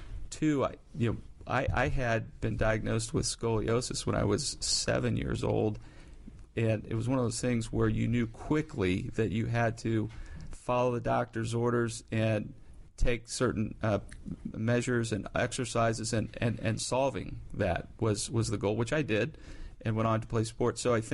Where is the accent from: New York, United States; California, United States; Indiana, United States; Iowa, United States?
Iowa, United States; The great thing about growing up in Iowa for my brother and I is we played everything.